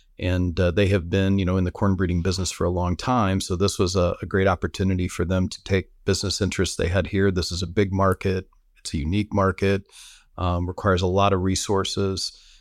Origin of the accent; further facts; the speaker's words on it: Fort Wayne, Indiana, United States; living and working and traveling all over the world, which is something I never thought I'd be able to do growing up in Fort Wayne, Indiana.